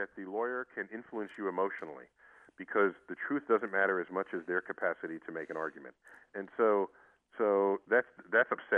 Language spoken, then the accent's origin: English; New York City, New York, United States; I grew up in New York City, essentially every weekend, we went on some trip to one cultural institution or another.